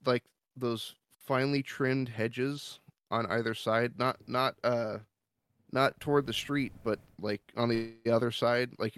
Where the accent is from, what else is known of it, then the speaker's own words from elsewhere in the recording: Gresham, Oregon, United States; So I'm natively from Oregon, and I lived in an area called Gresham.